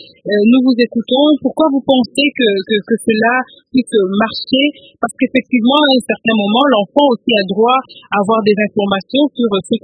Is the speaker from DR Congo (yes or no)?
yes; DR Congo